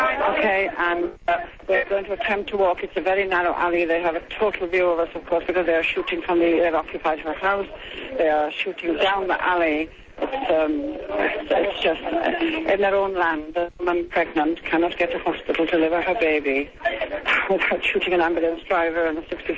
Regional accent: United Kingdom; Oh, I'm from Britain.

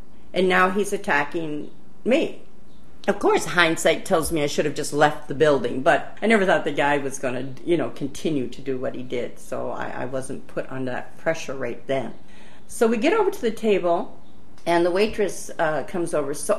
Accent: Canada

